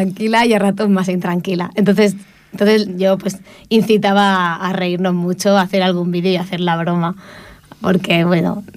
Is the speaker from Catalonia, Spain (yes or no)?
yes; Ripollet, Catalonia, Spain; de Ripollet, que estoy aquí en la India viviendo cosas